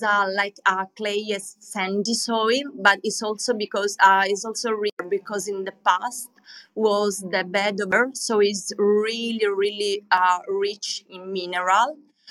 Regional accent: Marsala, Sicily, Italy; English is a second language; So, yeah, we are from Marsala there.

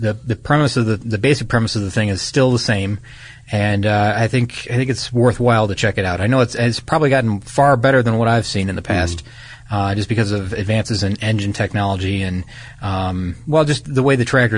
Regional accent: Midwest, United States; I have because I grew up in the Midwest.

